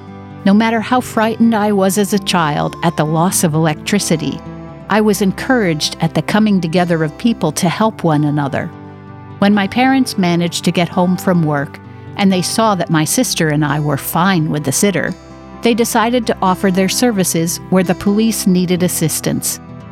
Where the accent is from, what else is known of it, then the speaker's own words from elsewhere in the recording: New York City, New York, United States; Growing up in Manhattan's Upper West Side, I had the opportunity to be part of the melting pot that the city was back then.